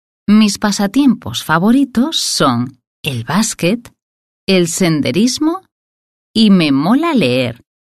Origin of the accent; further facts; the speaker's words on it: Almuñécar, Andalusia, Spain; En mi pueblo hay muchas fiestas. Por ejemplo, la Semana Santa en abril y la fiesta de carnaval en febrero. En Almuñécar hay unas playas muy bonitas.